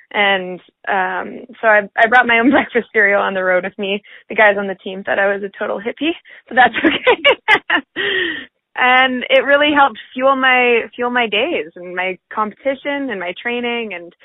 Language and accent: English; Whistler, British Columbia, Canada; I was born and raised in Whistler